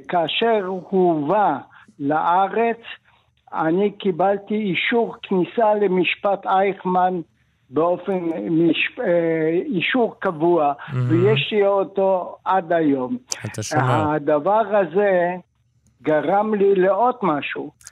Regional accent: Poland; moved away as an adult; also born or lived in Siberia / Germany; now in Israel; אני עליתי ארצה ב-1948 במסגרת גחל, גיוס חוץ לארץ, אחרי שעברתי את מלחמת עולם השנייה ואת השואה בסיביר הרחוקה והקרה, חזרנו ארצה, חזרנו לפולין ב-46

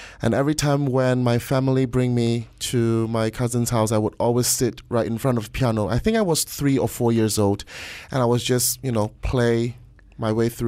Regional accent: Malaysia; moved away as an adult; also born or lived in United States; Well, I was born and raised in Malaysia.

